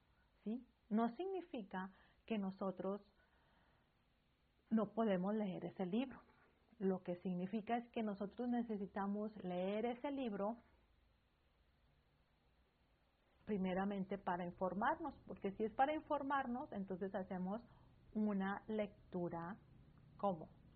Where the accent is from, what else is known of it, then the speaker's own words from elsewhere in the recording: Mexico; yo soy una mujer de mayor de 40 años. Bueno, yo creo que ya ustedes han escuchado mi acento. Yo soy mexicana.